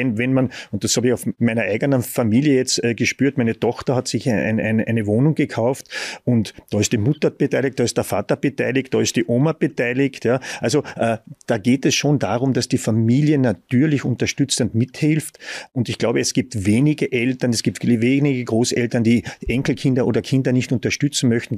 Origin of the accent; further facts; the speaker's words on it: Carinthia, Austria; accent: Carinthian; ich komme ja aus Kärnten, das hört man wahrscheinlich vom Dialekt, ist es unverkennbar.